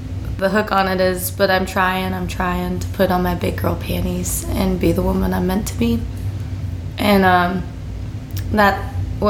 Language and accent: English; Nashville, Tennessee, United States; also born or lived in Memphis / Orange County; now in St. Louis, United States; Yeah, I'm from all over. I was born in Memphis, was there through a lot of my childhood, raised in South Nashville, and then I spent 6 years in Southern California in Orange County.